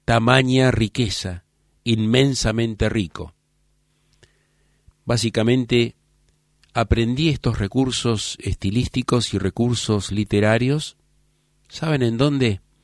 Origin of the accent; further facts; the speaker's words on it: Buenos Aires, Argentina; soy tan argentino como el dulce de leche, soy tan porteño como el tango y he nacido en el barrio de Palermo